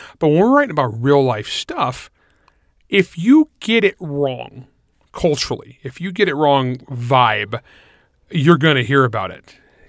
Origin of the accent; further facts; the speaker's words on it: El Nido, California, United States; I grew up in El Nido, California.